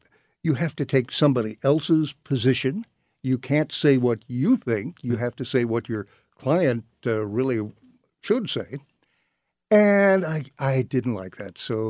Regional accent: University City, Missouri, United States; University City.

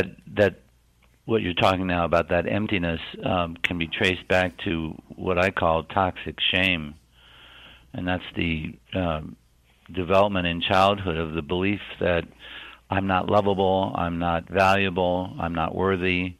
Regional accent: Pennsylvania, United States; Sure. I'm from Pennsylvania

